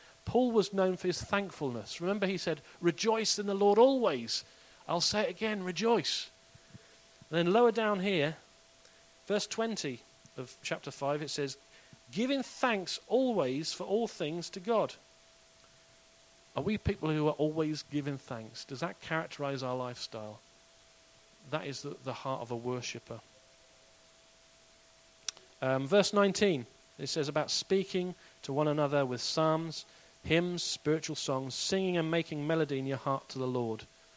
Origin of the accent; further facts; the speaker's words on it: United States; I'm American.